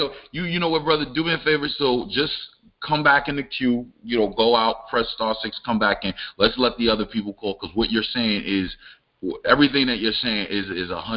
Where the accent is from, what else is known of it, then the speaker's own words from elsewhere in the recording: Brooklyn, New York, United States; I'm from Brooklyn, right on, and it's funny, right?